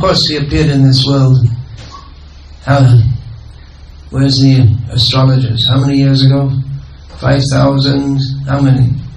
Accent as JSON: {"language": "English", "region": "East of England", "country": "United Kingdom", "tie": "born there", "said": "It's my birthday tomorrow too. 33 years old. I was born here in Bhaktivedanta Manor."}